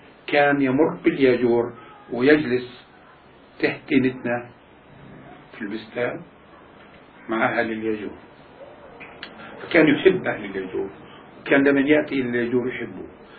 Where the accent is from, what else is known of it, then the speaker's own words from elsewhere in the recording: Haifa District, Palestine; moved away; بما فيهم قريتنا. يعني بدل البقرة أعطى منوحة 10 قرى بما فيها سكانها، سوانة ورجالة وبساتينها ودواب إلى آخره، لكن إحنا لم نكن نخضع لا لسرسك ولا لسليم الخوري، كنا يعني شيوخ بلدنا